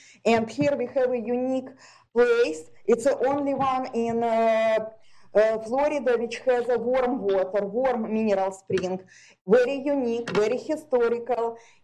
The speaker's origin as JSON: {"language": "English", "country": "Russia", "said": "I'm originally from Russia"}